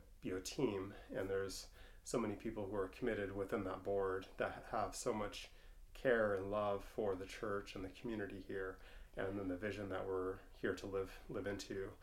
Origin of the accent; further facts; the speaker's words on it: Seattle, Washington, United States; So I was born and raised in Seattle, went to college, you know, in Bellingham